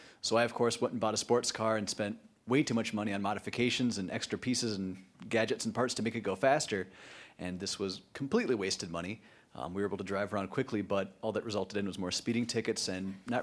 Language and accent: English; Saint Paul, Minnesota, United States; from St. Paul.